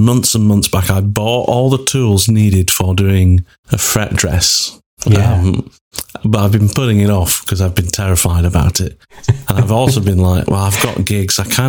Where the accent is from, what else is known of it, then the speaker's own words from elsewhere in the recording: North West England, United Kingdom; like I'm now at the point where I've spent the majority of my life down south rather than, you know, my home town from up north, you know, from near Manchester.